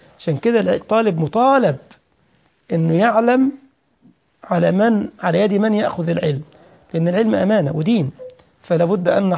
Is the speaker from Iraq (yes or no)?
no; Egypt; يعني احنا رأينا مثلا في فترة من الفترات في بلدنا مصر مثلا